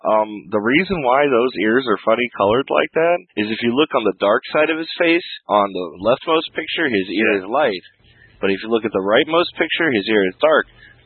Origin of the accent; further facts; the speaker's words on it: United States; Because I'm American, I can do it.